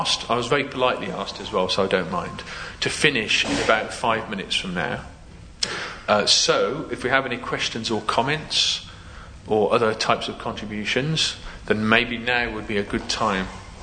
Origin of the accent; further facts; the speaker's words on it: Birmingham, West Midlands, United Kingdom; and I was from Birmingham.